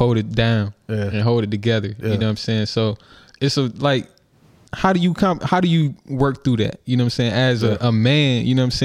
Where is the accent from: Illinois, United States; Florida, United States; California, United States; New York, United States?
New York, United States; New York City; I'm from New York City, boss.